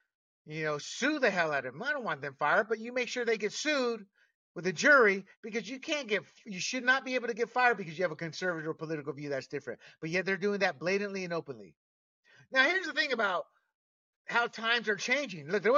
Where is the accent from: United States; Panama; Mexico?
Panama; I was born and raised in Panama.